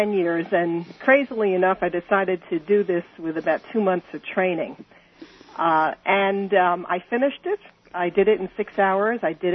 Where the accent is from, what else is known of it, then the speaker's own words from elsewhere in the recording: New York City, New York, United States; I'm born and bred in Manhattan, West Sider. So I've lived in other parts of the country. I've returned home.